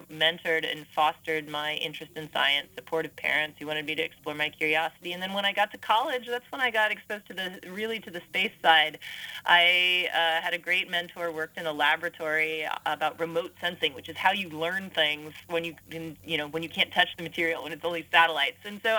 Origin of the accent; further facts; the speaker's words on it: Tallahassee, Florida, United States; I grew up in Tallahassee, Florida, actually, and we had, you know, in the woods behind my house, I was always, you know, watching the lizards, studying the trees, trying to figure out what was there, how it worked.